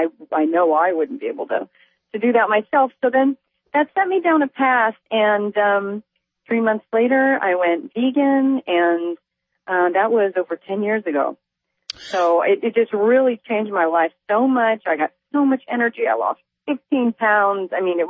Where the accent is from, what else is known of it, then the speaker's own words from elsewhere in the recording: Indiana, United States; Well, I grew up in Indiana in the middle of corn country